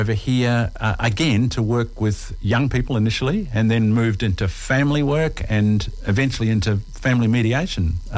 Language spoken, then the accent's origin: English; New Zealand; accent: Kiwi; moved away as an adult; now in Australia; Yeah, so my first 21 years I spent there. Right. Yeah, so there you go. Kiwi, can you hear my Kiwi accent, listeners?